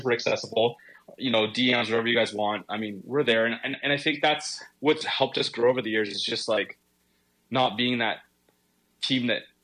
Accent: Kaministiquia, Ontario, Canada; I was born in Thunder Bay. I grew up in a small little township called Kaministiquia.

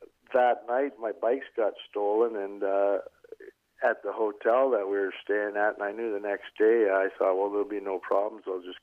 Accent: Canada; I was foreigner for sure. I never changed from being a Canadian. I'm proud to be a Canadian.

